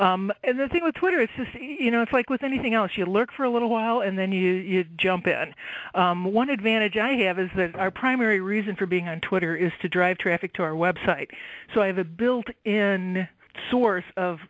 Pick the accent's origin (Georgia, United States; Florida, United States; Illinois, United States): Illinois, United States; Chicago; I've been a lifelong resident of Illinois. I've been in Chicago for most of my life.